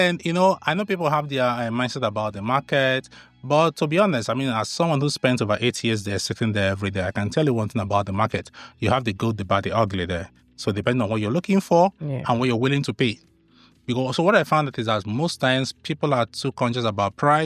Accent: Onitsha, Anambra, Nigeria; now in Lagos, Nigeria; because I grew up in Onitsha, Southeast Nigeria, Anambra State

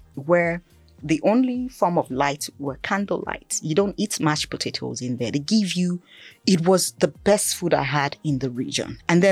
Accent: Akwa Ibom, Nigeria; Akwa Ibom.

